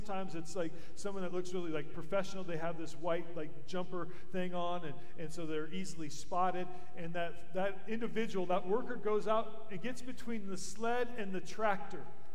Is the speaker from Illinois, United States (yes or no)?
no; Michigan, United States; born there; Did you know I was born in Michigan? So guess who I was cheering for? Just kidding. Commandments, I was born in Michigan.